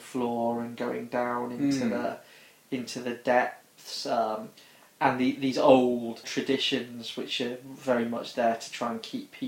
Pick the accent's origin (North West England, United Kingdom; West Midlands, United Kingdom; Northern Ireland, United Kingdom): West Midlands, United Kingdom; Worcester; when I was little, my dad used to take me there on a Sunday, because I grew up in Worcester